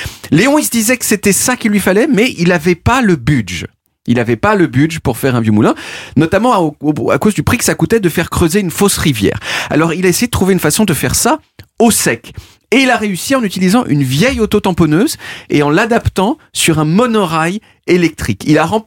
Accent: Lisbon, Portugal; Quand j'étais petit, à Lisbonne, il y avait une fête foraine l'été

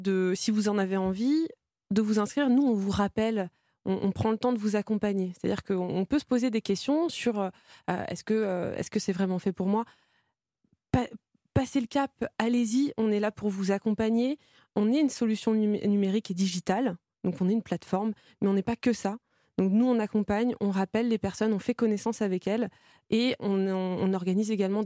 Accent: Brittany, France; Ça faisait sens aussi pour moi de monter mon entreprise en Bretagne, qui est ma région natale. Donc je suis rentrée en Bretagne

